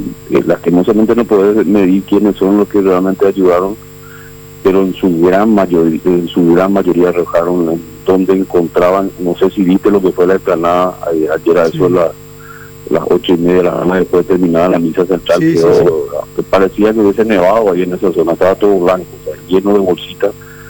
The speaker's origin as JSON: {"language": "Spanish", "country": "Paraguay", "said": "como paraguayos"}